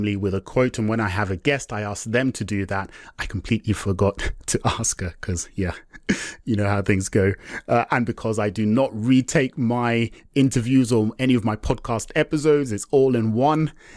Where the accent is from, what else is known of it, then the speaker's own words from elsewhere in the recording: Nigeria; although I am Nigerian and I've done work out in Nigeria